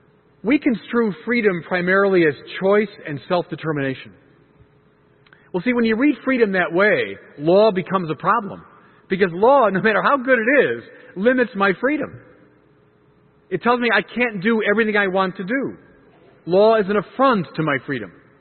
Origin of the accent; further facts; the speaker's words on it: Chicago, Illinois, United States; I'm a Chicagoan.